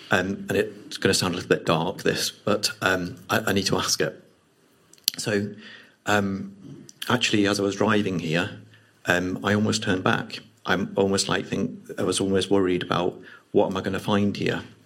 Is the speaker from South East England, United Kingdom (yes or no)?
yes; Milton Keynes, South East England, United Kingdom; I'm from Milton Keynes.